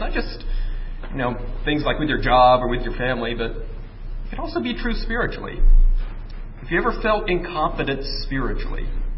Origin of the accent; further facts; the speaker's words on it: Alabama, United States; I grew up in Alabama, not a lot of snow there.